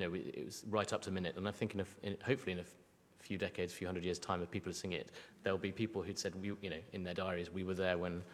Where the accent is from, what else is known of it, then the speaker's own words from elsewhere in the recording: York, Yorkshire and the Humber, United Kingdom; so I'm from York, I did archaeology at university